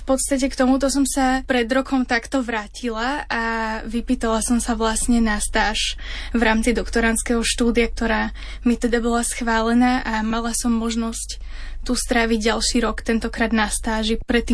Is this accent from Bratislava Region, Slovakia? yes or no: yes; Bratislava, Bratislava Region, Slovakia; Tak pochádzam z Bratislavy. Tam som aj študovala bakalára aj magistra v odbore prekladateľstvo a tlmočníctvo.